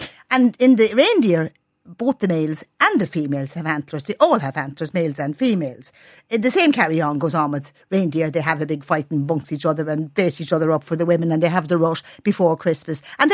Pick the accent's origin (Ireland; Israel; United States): Ireland; Leinster; now in Dublin, Ireland; I always say I'm from Louth, wouldn't you know, by the old accent. But I'm in Dublin for the last 50 years, but I'm not a Dub, by Christ, I'm not.